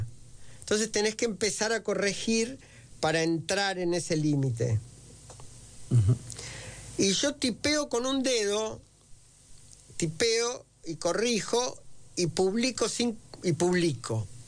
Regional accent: Gálvez, Santa Fe, Argentina; Y en mi pueblo de infancia, a la siesta, Gálvez, provincia de Santa Fe

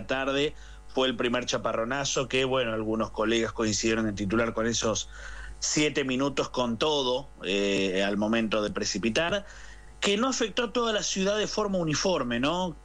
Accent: Miramar, Buenos Aires Province, Argentina; si bien estamos en Mar del Plata, laburamos en Mar del Plata, yo soy de Miramar

